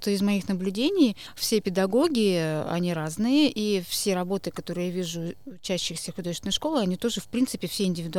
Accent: Urals, Russia; у меня родственники там все, и мы вообще родом с Урала.

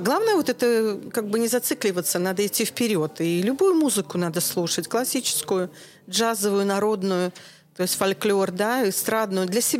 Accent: Narva, Ida-Viru County, Estonia; Очень приятно быть в родном городе, потому что это для меня всегда, я как бы возвращаюсь в детство, в свою юность, здесь началась моя дорога в джаз.

